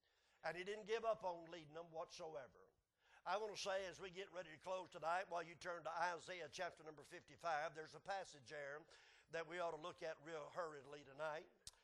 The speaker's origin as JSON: {"language": "English", "country": "United States", "said": "And I'm an American, buddy. I'm a flag-toting, flag-waving American."}